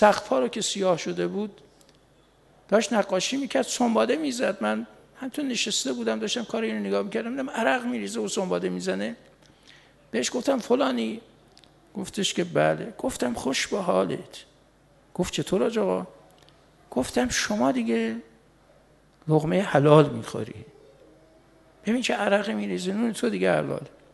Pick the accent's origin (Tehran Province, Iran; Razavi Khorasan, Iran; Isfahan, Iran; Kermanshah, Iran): Razavi Khorasan, Iran; Mashhad; نمیدونست که ما بچه مشهدیم